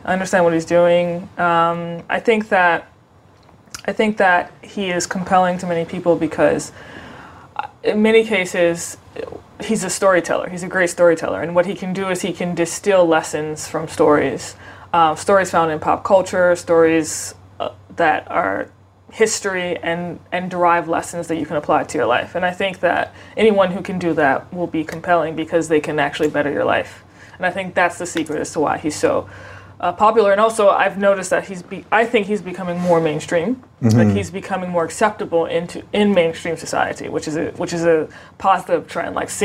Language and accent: English; New Orleans, Louisiana, United States; I'm from New Orleans originally, born and raised. My story, I guess, is an interesting one. I was born and raised in a very atypical Christian family.